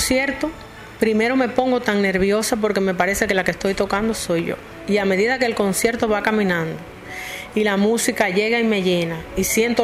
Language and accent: Spanish; Maniabón, Holguín, Cuba; Quiero escribir los cuentos de Maniabón, que es mi tierra natal. Yo siento que tengo una deuda con mi pueblo, con mi familia.